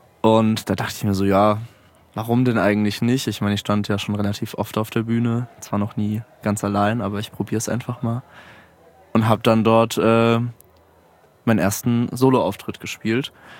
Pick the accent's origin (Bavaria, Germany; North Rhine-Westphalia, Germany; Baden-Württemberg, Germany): Baden-Württemberg, Germany; Mannheim; now in Frankfurt, Germany; also ich komme aus Mannheim eigentlich.